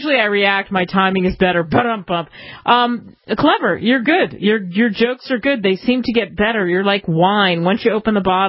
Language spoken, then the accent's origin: English; Philadelphia, Pennsylvania, United States; Where I grew up in Philly, there's a river no one can pronounce because they just can't. It's called the Schuylkill River.